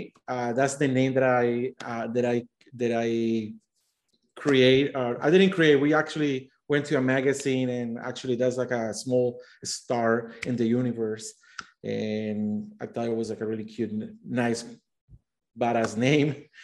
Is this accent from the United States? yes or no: no; Colombia; now in London, United Kingdom; I went to school in Colombia. I'm from Colombia, by the way. I've been here in London for the past 18 years, but I went to school in Colombia taking advertising and marketing